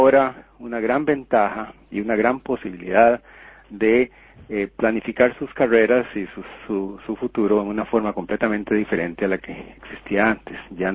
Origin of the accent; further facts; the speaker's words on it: Costa Rica; Eso lo estamos haciendo también en Costa Rica, en mi país